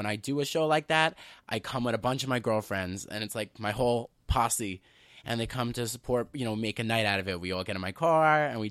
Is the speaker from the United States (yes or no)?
yes; Staten Island, New York, United States; Well, I'm from Staten Island. Staten Island has a very, very big heroin problem.